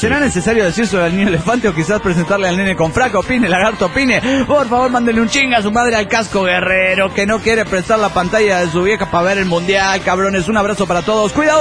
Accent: Mexico City, Mexico; now in Austin, United States; siempre fiel escucha el Pollo Doche desde Austin, Texas. Hola … del DF mexicano.

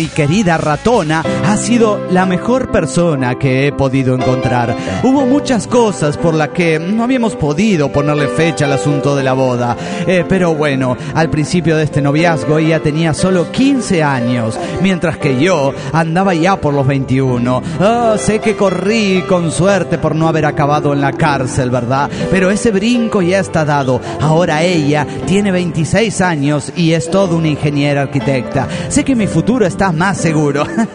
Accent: Mexico City, Mexico; de la Ciudad de México.

